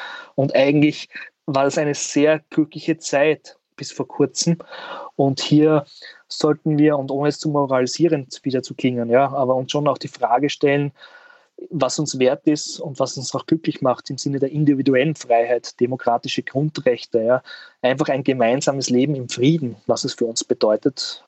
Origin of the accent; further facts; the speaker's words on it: Burgenland, Austria; Ich bin ja kein Wiener, ja, hört man vielleicht auch hin und wieder, sondern ich komme aus dem wunderschönen Südburgenland, das ja an Slowenien grenzt.